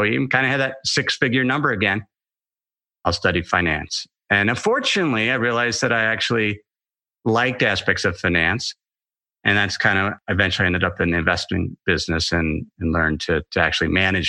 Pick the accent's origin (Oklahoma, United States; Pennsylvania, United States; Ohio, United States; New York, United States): Ohio, United States; I grew up in Ohio and I was a single family household.